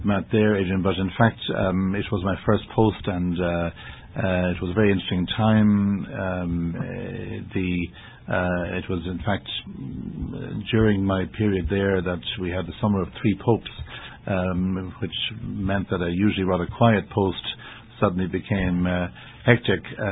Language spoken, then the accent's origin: English; Dublin, Leinster, Ireland; I was born in Dublin, Adrian, and grew up there, apart from 1 year in Philadelphia when I was about 11, and a year in England.